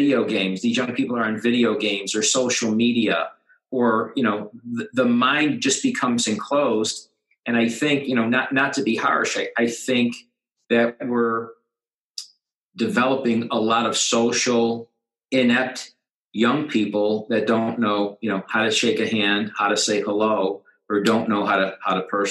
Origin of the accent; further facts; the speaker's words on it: Buffalo, New York, United States; moved away as an adult; now in Las Vegas, United States; we moved out to Vegas from Buffalo, New York. I didn't have a big extended family here.